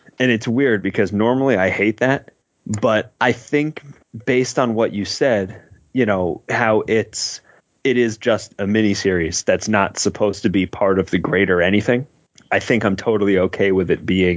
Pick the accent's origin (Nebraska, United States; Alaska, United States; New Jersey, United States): New Jersey, United States; Don't let the fact that I am from New Jersey fool you.